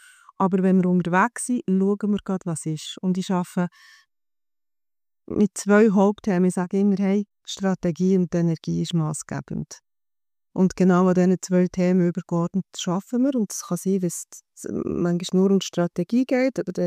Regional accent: Bern, Switzerland; ich bin ja im Berner Seeland aufgewachsen und gross geworden.

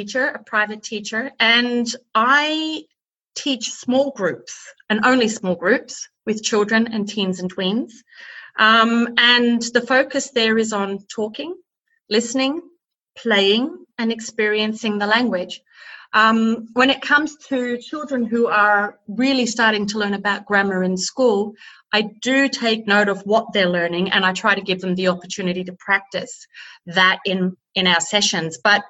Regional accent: Melbourne, Victoria, Australia; now in Germany; I'm an Aussie. A Melbourne girl, and my life took a whole new direction when one Friday night I bumped into my now husband, Andy, who's a Niederbayer. Stars collided, we fell in love, and life changed. And then I moved.

